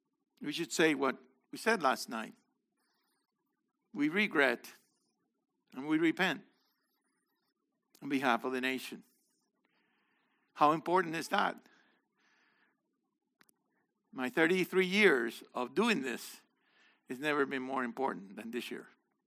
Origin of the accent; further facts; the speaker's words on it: Puerto Rico; born there; I was born here, too. I was born in Puerto Rico, which is part of the U.S.